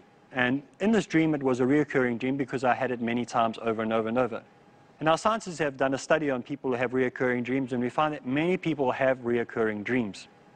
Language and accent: English; South Africa; Now, I come from South Africa, and so politics is a very important part of our lives and a very important part of our upbringing.